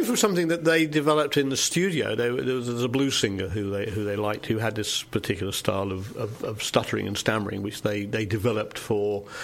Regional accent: England, United Kingdom; That's right. I come from the Midlands.

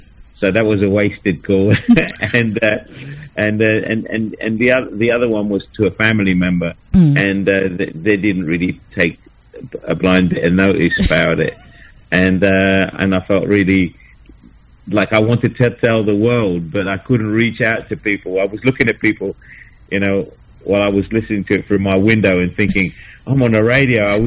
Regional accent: Mauritius; now in United Kingdom; Well, when I was growing up in Mauritius

